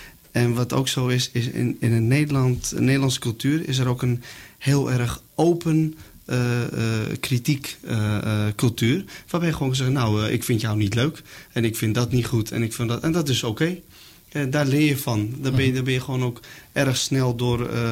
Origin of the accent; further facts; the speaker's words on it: Kurdistan Region, Iraq; Dutch is a second language; now in Netherlands; Uit Koerdistan, je kan bijna zeggen uit de bergen. En wij zijn gevlucht ook, hè, naar de chemische aanval en de oorlog in Iran-Irak.